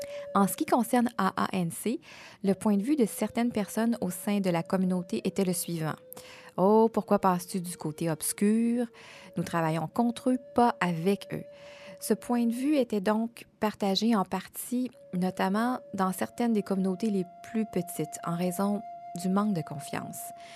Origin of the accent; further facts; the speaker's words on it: Manitoba, Canada; moved away as an adult; Je suis originaire du Manitoba et lorsque je suis partie il y a 20 ans